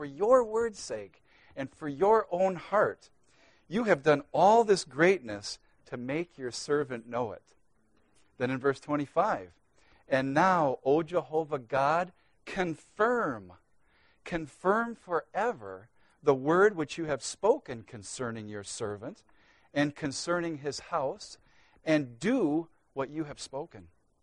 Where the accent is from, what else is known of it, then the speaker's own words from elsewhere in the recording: St. Charles, Minnesota, United States; I'm from St. Charles, Minnesota.